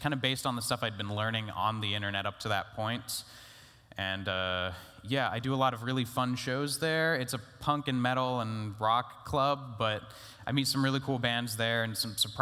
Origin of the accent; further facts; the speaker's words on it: Provo, Utah, United States; born there; also born or lived in Indiana / New York / Ohio; Going way back, I was born in Provo, Utah. My family, very Mormon at the time. But throughout my life, we quickly moved between Indiana and upstate New York and Ohio and back again and around and stuff.